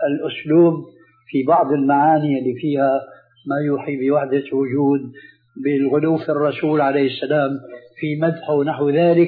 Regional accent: Syria; أول ما شاهدناه عندنا في سوريا لم يكن مع هذه الأناشيد ذكر للدف إطلاقا

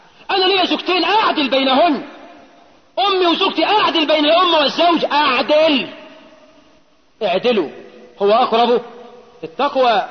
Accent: Egypt; بلدنا مصر

